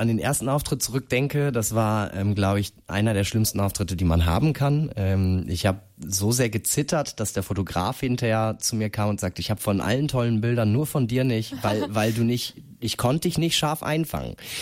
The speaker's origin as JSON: {"language": "German", "town": "Greven", "region": "North Rhine-Westphalia", "country": "Germany", "tie": "born or raised there", "said": "eine erste Moderation und Organisation eines Slams in Greven in meinem Heimatort dann übernommen habe."}